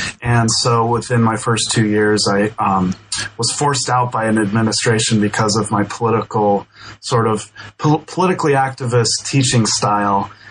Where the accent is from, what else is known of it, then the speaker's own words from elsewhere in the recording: Denver, Colorado, United States; So I grew up in Denver and I went to University of New Mexico.